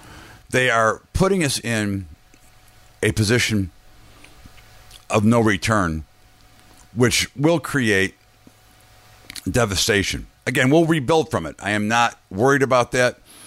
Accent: United States; But it really saddens me as an American, as a father, and a grandfather soon

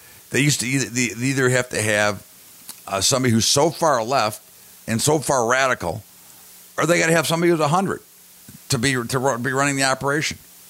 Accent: United States; I just I'm an American first before anything. I'm an American.

